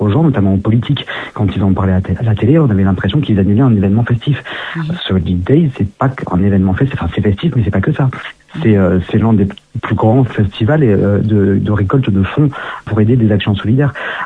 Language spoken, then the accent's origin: French; Nice, Provence-Alpes-Côte d'Azur, France; Moi, je ne suis pas de Paris, je suis de Nice.